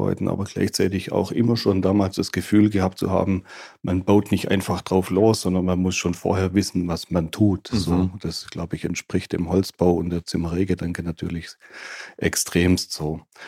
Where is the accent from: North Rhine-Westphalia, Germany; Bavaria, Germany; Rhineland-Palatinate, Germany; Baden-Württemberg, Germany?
Baden-Württemberg, Germany; Bühlenhausen; In Bühlenhausen, kleines Dorf auf der Schwäbischen Alb in der Nähe von Blaubeuren.